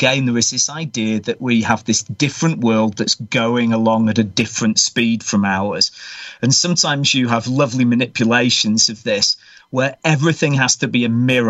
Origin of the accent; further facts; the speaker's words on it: South Pennines, United Kingdom; When I was 16 or 17, I come from the South Pennines, which is a UFO hotspot in the UK.